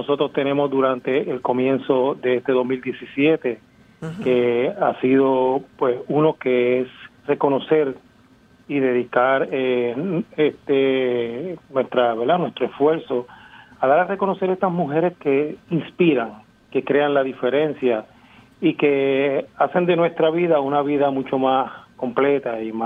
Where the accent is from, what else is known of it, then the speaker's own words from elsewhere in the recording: Puerto Rico; como puertorriqueño